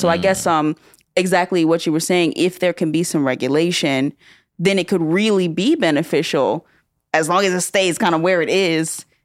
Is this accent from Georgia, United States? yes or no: yes; Stone Mountain, Georgia, United States; also born or lived in Clarkston / Atlanta; And growing up in Stone Mountain and Clarkston and Atlanta, where there are hundreds of countries represented in such a small area